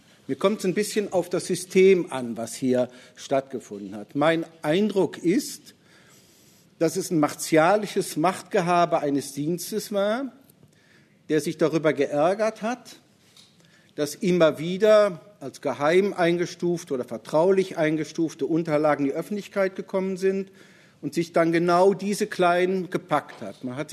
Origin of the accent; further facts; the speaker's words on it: Rhineland, Germany; Nun bin ich Rheinländer.